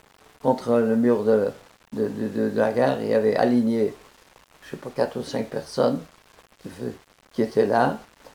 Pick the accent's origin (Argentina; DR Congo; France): France; je suis français, ancien combattant.